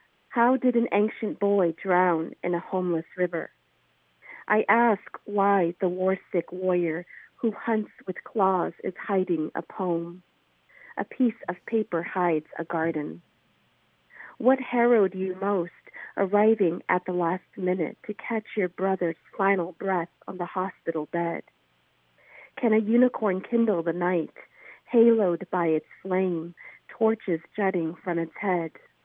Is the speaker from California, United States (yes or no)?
yes; Fresno, California, United States; You know, I was born and raised in Central Fresno area. So that part of me is very, I'm very tied and rooted to that area.